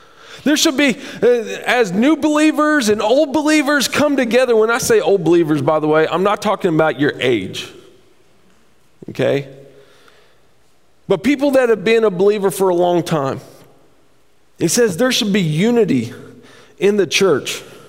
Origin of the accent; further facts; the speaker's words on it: Columbia, Missouri, United States; I grew up on Claysville Road. Everybody had fried chicken at Claysville store? Yeah, that is like